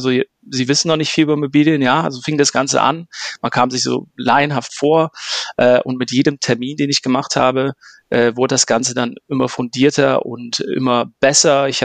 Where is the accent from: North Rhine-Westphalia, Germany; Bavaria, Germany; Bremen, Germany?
North Rhine-Westphalia, Germany; Mönchengladbach; born there; bin zwar gebürtiger Gladbacher, aber ich wohne in Wegberg, also Kreis Heinsberg, grenzt an Gladbach an.